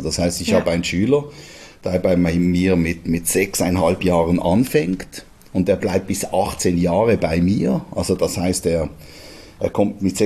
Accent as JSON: {"language": "German", "country": "Switzerland", "said": "das Pre-College ist teilweise bei uns in der Schweiz bei der Musikschule"}